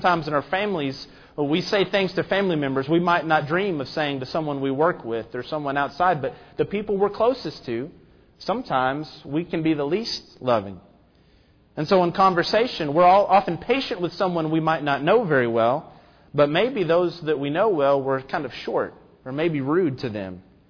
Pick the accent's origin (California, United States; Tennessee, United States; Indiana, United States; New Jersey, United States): Tennessee, United States; Memphis; Growing up in Memphis, I was always very ready to root for some Memphis teams.